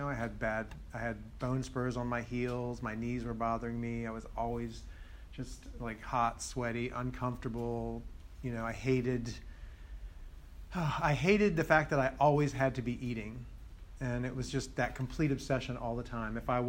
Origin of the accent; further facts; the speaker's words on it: Washington, District of Columbia, United States; moved away; I'm from Washington, D.C., so I moved here. I thought that California was going to solve my eating problem.